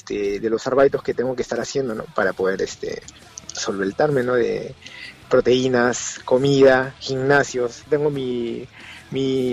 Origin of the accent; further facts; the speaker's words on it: Peru; moved away; yo soy el único latino peruano que va a estar en ese evento.